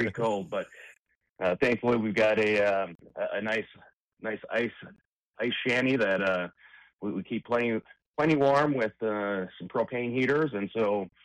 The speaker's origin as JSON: {"language": "English", "town": "Marinette", "region": "Wisconsin", "country": "United States", "tie": "born or raised there", "said": "Got the chance to spend a few days up in my hometown in Marinette, Wisconsin, at my parents' house."}